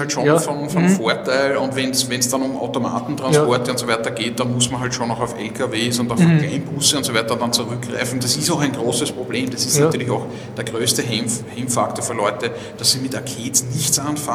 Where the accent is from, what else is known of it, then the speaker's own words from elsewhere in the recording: Vienna, Austria; Ich bin ja Wiener, ich würde natürlich auch liebend gerne was in Wien machen